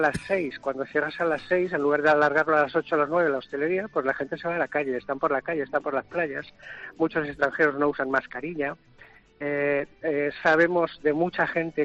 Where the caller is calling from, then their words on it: Denia, Valencian Community, Spain; Yo llamo desde Denia, llegué el viernes de vacaciones, vengo del interior de la Comunidad Valenciana